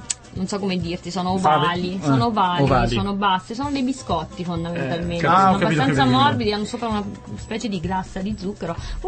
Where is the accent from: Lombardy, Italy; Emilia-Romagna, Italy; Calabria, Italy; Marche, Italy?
Marche, Italy; Ascoli Piceno; Io non sono di Pesaro, io sono della zona comunque.